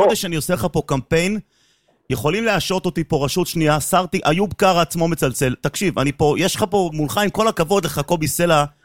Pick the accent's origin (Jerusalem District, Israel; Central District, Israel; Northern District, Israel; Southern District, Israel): Jerusalem District, Israel; Jerusalem; אני אמנם גדלתי לאורך בבית וגן ירושלים